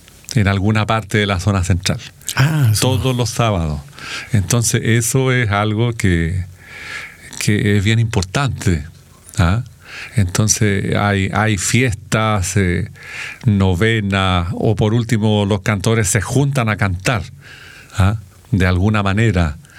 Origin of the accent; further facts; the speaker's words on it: Codegua, O'Higgins, Chile; yo soy de Codegua